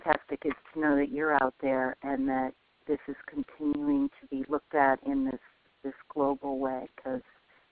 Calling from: Vermont, United States; I'm calling from Vermont

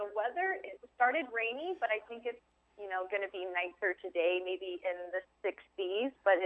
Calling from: Brooklyn, New York, United States; So I am calling in from Dumbo, right by the water under the Brooklyn Bridge, the Manhattan Bridge.

